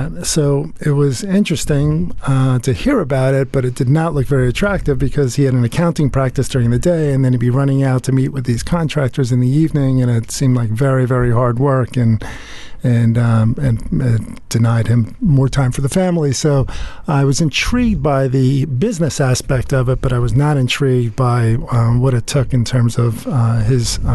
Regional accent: New York, United States; Yeah. I grew up on Long Island, and my parents dabbled with real estate.

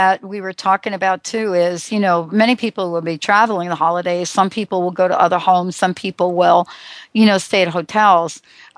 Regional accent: New Jersey, United States; I mean, you know, I grew up in New Jersey, and if you grow up in a place where, you know, a lot of the information that you get, especially during the 70s and 80s, is about, you know, environmental kinds of things

